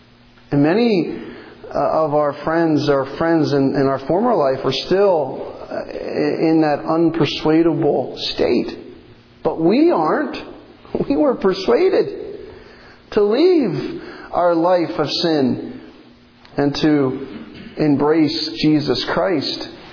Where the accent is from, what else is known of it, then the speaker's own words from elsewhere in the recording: New Jersey, United States; moved away; when I went back to the States to visit my hometown in New Jersey.